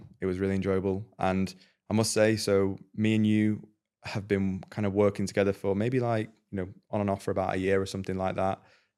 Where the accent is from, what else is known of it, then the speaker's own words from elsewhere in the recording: Preston, North West England, United Kingdom; like we're two kids from Preston who come from nothing, you know?